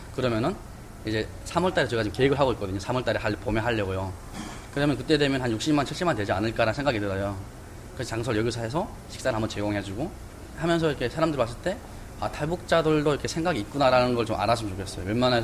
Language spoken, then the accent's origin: Korean; North Korea; now in South Korea; 저희가 북한에서 왔는데